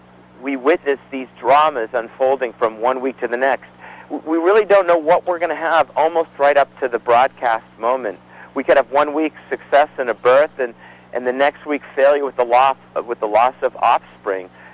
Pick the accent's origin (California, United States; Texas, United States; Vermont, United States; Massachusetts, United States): Massachusetts, United States; Yeah, I grew up in the South Shore, so and as a wildlife biologist and aficionado of the natural world, you know, living in New England